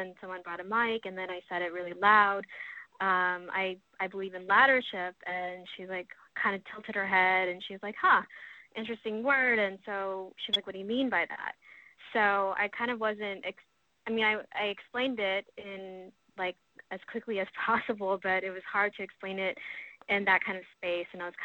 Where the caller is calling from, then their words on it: Houston, Texas, United States; I'm calling in from Houston this morning